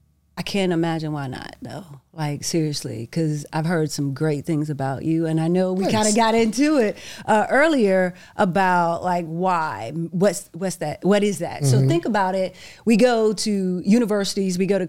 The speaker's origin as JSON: {"language": "English", "region": "Arkansas", "country": "United States", "said": "I'm U.S. Army retired major. I'm originally from Arkansas. Okay. People always say, it's black people in Arkansas? Yeah, it's black people in Arkansas."}